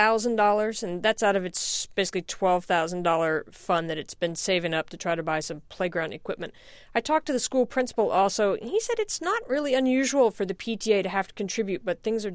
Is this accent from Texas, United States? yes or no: no; Mississippi, United States; I mean, I grew up in a poor state in the United States. I grew up in Mississippi, and that's poor.